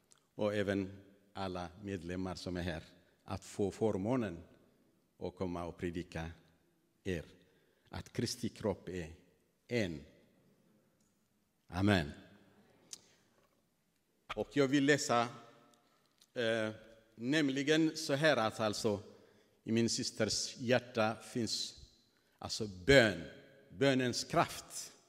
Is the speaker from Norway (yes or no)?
no; Eritrea; Swedish is a second language; och jag är från Eritrea.